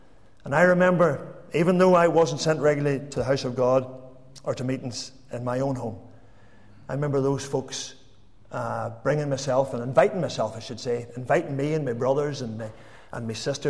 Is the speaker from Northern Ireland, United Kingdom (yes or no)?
yes; Northern Ireland, United Kingdom; when I think about the young lads that I grew up with in Makara, some of you will know, very small town, bigger now than it was whenever I was growing up in the 60s and 70s.